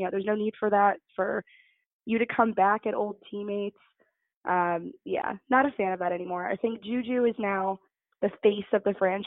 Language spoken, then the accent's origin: English; Connecticut, United States; I grew up in Connecticut, but I lived in L.A. for 2 years